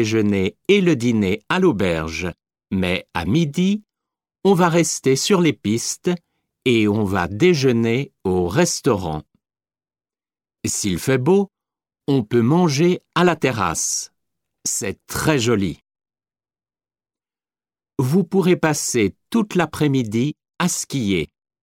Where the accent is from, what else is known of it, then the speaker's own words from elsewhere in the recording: Côte d’Ivoire; now in France; J'habite en France maintenant, mais j'ai passé mon enfance en Côte d'Ivoire, un pays en Afrique.